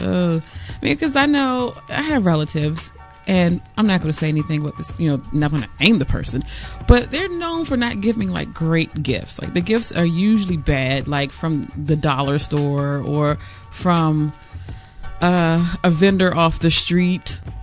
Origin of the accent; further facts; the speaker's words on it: Maryland, United States; I'm from Maryland. Don't be bringing no imitation crab anything.